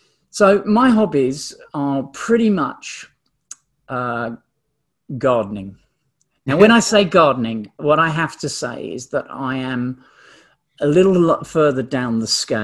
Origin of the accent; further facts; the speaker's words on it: England, United Kingdom; moved away as an adult; now in New Zealand; I'm English, but I've been here in New Zealand, a resident for over 30 years